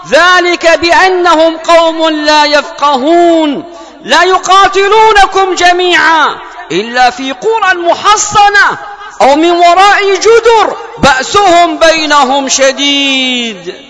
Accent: Yemen; اللهم احفظ بلادنا اليمن وسائر بلاد المسلمين

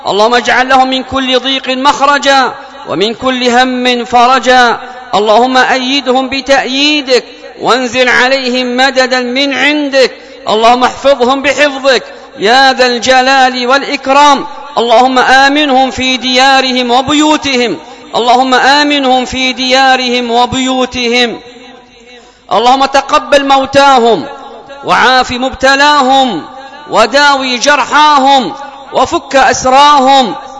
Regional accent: Yemen; اللهم احفظ بلادنا اليمن وسائر بلاد المسلمين

